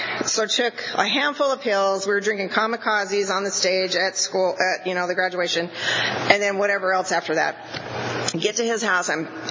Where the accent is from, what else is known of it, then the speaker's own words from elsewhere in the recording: Porterville, California, United States; I'm from Porterville. I grew up in Porterville. I was born and raised there, and I'm 54 years old.